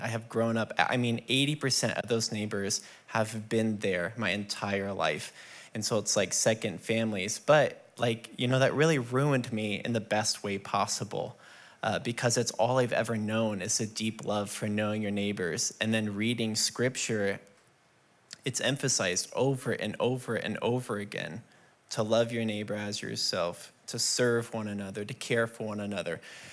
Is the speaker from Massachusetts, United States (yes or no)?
no; The Woodlands, Texas, United States; I grew up in the Woodlands, and if you don't know, that's a planned community.